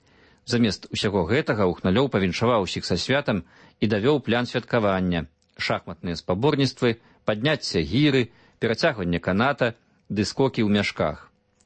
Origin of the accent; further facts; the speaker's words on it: Grodno Region, Belarus; У маёй роднай вёсцы на Гродзеншчыне апошняе вяселле было 20 год таму